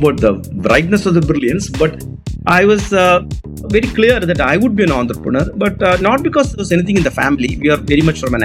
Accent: Thrissur, Kerala, India; I took my engineering degree in mechanical engineering in 1984 from Trichur, Kerala, which is my hometown as well.

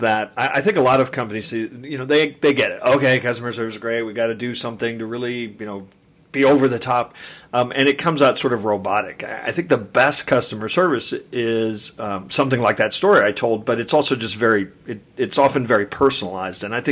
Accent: Kansas City, United States; but they laid over, ironically, my hometown of Kansas City.

